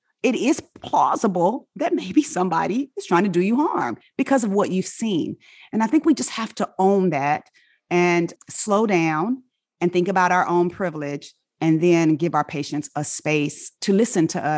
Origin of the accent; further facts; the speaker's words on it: Inglewood, California, United States; I'm a Black American and I grew up in Inglewood, California.